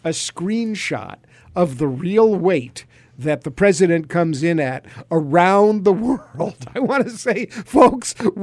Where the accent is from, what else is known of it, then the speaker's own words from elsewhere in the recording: Oslo, Norway; English is a second language; I'm here in Norway and Oslo.